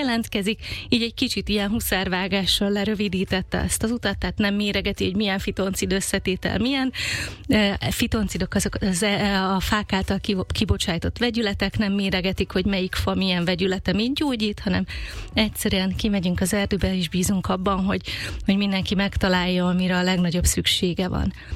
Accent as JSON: {"language": "Hungarian", "region": "Eastern Hungary", "country": "Hungary", "said": "mi sokat költöztünk, de alapvetően azért az alföldi régióhoz, Kelet-Magyarországhoz kötöm magam."}